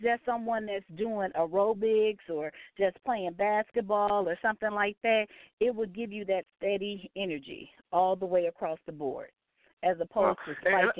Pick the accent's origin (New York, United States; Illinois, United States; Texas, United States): Illinois, United States; Chicago; moved away; I'm originally from Chicago, and there are a plethora of natural food stores and organic restaurants and things like that in that area. And when we moved from Chicago to here, there was nothing available.